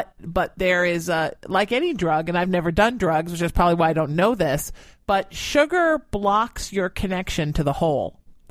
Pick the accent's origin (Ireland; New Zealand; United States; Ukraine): Ireland; I'm Irish, so bear with me